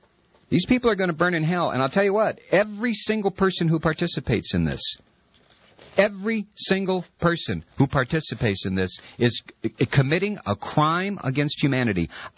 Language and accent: English; United States; I apologize in America, as an American, for what the people in the rest of the world are witnessing